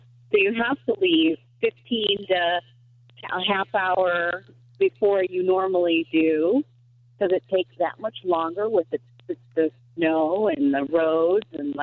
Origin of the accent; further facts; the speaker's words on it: Chicago, Illinois, United States; I have lived here my whole life. I grew up in Chicago, though, so it wasn't as such a big a deal. Now that I live so far away, it's significantly more aggravating.